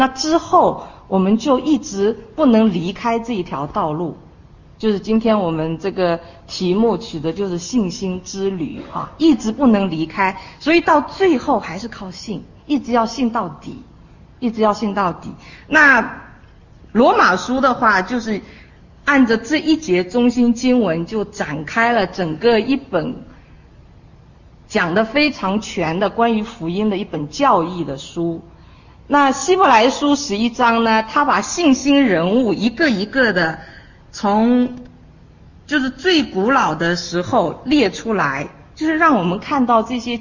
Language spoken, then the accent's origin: Chinese; China; 好像我们中国人有一句话说，榜样的力量是无穷的哈